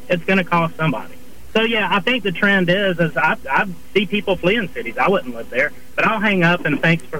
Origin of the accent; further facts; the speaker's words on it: Mobile, Alabama, United States; also born or lived in St. Louis / Chicago / Los Angeles / Dallas; I'm a registered nurse, and I'm from Mobile originally. I moved back home. I live in Orange Beach now, but I've lived in St. Louis. I've lived in Chicago. I've lived in Los Angeles. I've lived in Dallas.